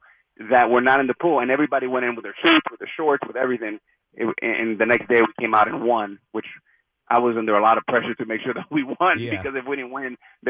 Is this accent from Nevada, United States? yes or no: no; Miami, Florida, United States; growing up in Miami, loving Dan Marino